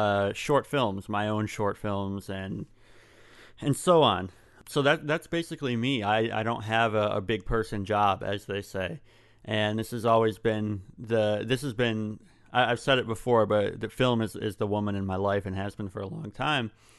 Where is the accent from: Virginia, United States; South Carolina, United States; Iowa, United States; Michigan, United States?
Michigan, United States; Well, I'm from Michigan, South Central Michigan area, born and raised.